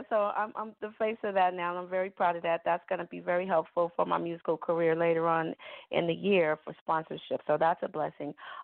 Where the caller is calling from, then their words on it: California, United States; I'm calling from the Bay Area in California.